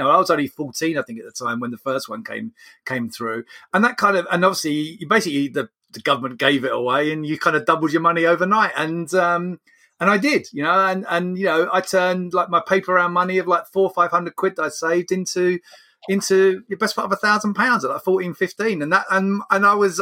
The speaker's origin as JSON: {"language": "English", "region": "London", "country": "United Kingdom", "tie": "born or raised there", "said": "I came from kind of quite a humble background. I grew up in the East End, and we didn't have a lot of money"}